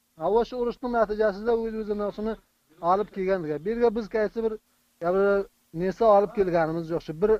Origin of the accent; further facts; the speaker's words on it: Baghlan, Afghanistan; now in Quetta, Pakistan; biz aslida Bag'londan kelgan. Afg'oniston Bag'londan kelgan. ….